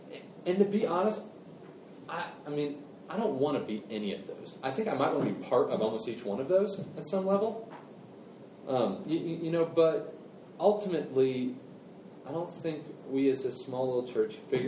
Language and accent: English; Cincinnati, Ohio, United States; I love my hometown. It was killing me if Cincinnati was in ruins.